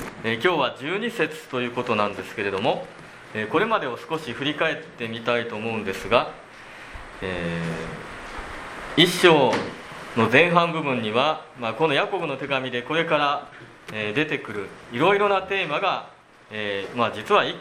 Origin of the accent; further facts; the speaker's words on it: Setouchi, Japan; 帰ってきて改めて瀬戸内側の暑さに、自分もそこで育ってきたので慣れてると思ったんですけれども